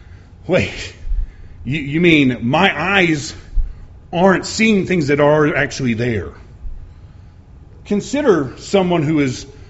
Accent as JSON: {"language": "English", "region": "Illinois", "country": "United States", "said": "I'm from the North. I'm from Illinois."}